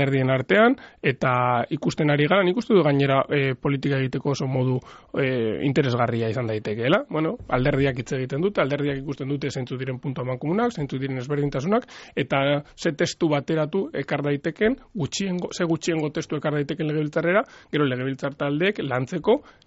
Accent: Basque Country, Spain; ni Arabarra naiz

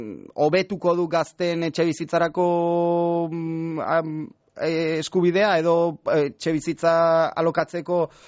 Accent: Basque Country, Spain; Nik adibidez Gipuzkoatik nator

